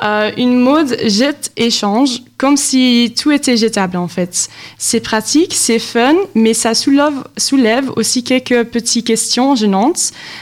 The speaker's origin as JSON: {"language": "French", "region": "Brussels", "country": "Belgium", "said": "Je viens de Belgique, de Bruxelles."}